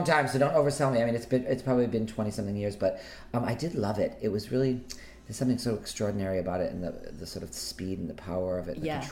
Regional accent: Rhode Island, United States; I'm like, well, I grew up in the Ocean State.

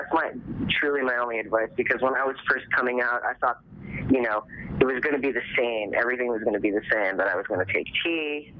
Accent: Toronto, Ontario, Canada; also born or lived in Azores; I'm from Toronto.

